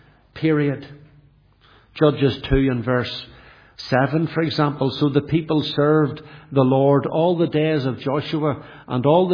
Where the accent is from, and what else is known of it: Lisburn, Northern Ireland, United Kingdom; born or raised there